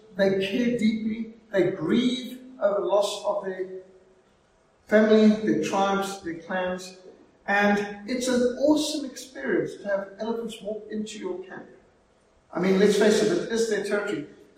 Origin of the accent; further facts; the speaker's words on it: Zimbabwe; When I was brought up in Rhodesia